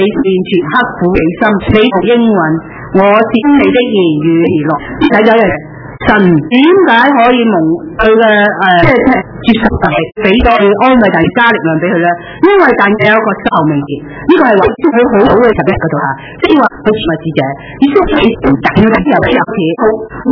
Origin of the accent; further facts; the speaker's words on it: Hong Kong; 所以我哋香港人咧，我哋壓力咧係好大嘅